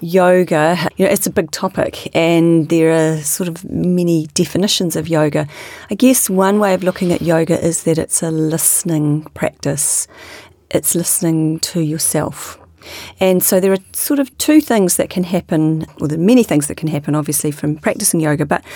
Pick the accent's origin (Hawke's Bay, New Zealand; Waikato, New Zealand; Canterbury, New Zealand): Hawke's Bay, New Zealand; Havelock North; I was brought up in Havelock North